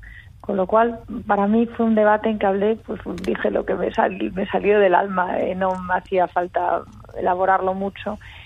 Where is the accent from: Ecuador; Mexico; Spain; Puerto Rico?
Spain; Mi padre cubano de Cienfuegos y yo toda la vida he estado en España y me he educado en España